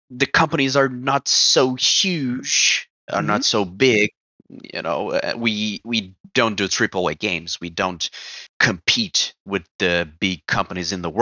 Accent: Brazil; English is a second language; I have 33 years old. I'm from Brazil.

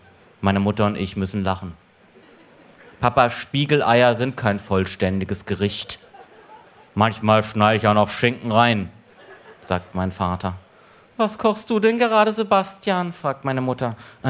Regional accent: Southern Germany, Germany; now in Berlin, Germany; Wie alle echten Berliner komme ich eigentlich aus Süddeutschland. Meine Eltern wohnen immer noch

